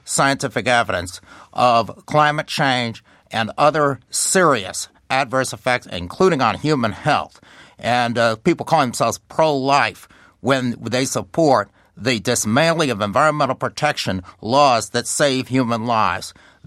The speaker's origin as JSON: {"language": "English", "region": "Minnesota", "country": "United States", "tie": "born or raised there", "said": "Governor Dayton of Minnesota, my home state, said no."}